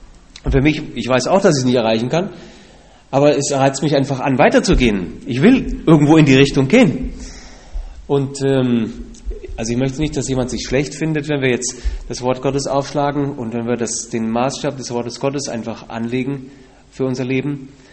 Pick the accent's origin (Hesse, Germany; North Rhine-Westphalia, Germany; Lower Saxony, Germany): Hesse, Germany; Herborn; also born or lived in Berlin / Haiger; now in Colombia; Ich bin eigentlich in Berlin geboren. Danach haben wir 2 Jahre, also ich habe 2 Jahre in Berlin gewohnt, dann 2 Jahre in Haiger und dann den Rest in Herborn-Seelbach.